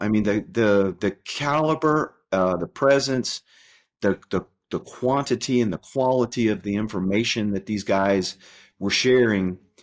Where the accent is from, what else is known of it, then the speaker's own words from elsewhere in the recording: Texas, United States; I'm from Texas. I'm proud to be from Texas